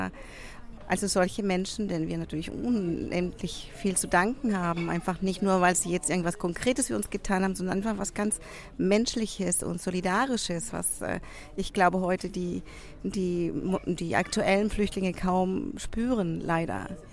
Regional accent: Chile; also mitzuteilen, wir kommen aus Chile.

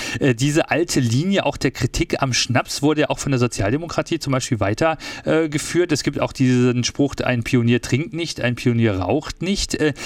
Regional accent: West Germany, Germany; Ich komme aus dem Westen

